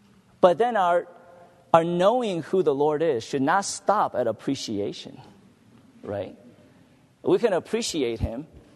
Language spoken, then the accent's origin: English; Diamond Bar, California, United States; I'm from Diamond Bar. By the way … I have to drive from Diamond Bar to Anaheim.